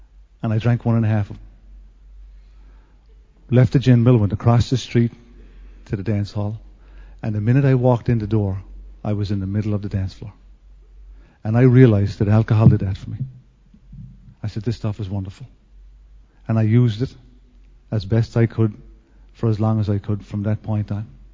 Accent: Ireland; I was born in Ireland. And I grew up in a small little town, you know, 4,000 people.

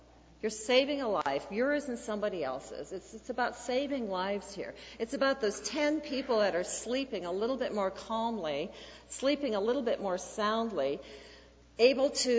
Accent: Iowa, United States; I grew up in Iowa. It's a little hard to be obsessed with Gandhi when you're in the breadbasket of the world, and nobody wants you to starve yourself there.

